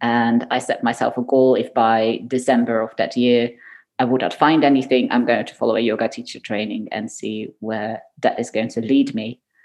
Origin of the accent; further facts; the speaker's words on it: Netherlands; also born or lived in Belgium / United Kingdom / Japan / Boston, United States; I am indeed originally from the Netherlands, although I have lived in Belgium, I've lived in the UK, I have lived in Japan, and very briefly, I've also lived in Boston, Massachusetts. So I've been a bit all over the place.